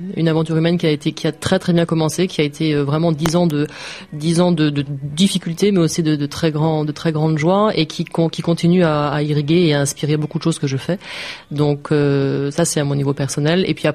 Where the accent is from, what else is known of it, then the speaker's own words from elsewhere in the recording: France; Et ça, nous, en tant que Français, ça nous remet toujours en cause.